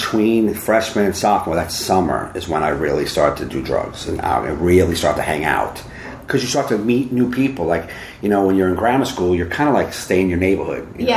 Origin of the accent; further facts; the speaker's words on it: Jersey City, New Jersey, United States; I grew up in Jersey City, which is right across from mm-hmm. Manhattan. It's like a ghetto. I grew up in an inner city.